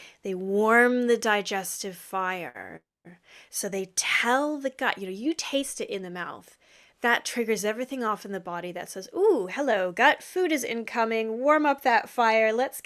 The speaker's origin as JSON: {"language": "English", "region": "Florida", "country": "United States", "lives_now": "United Kingdom", "said": "I'm originally from Florida. This summer has been insufficient, so shall we say."}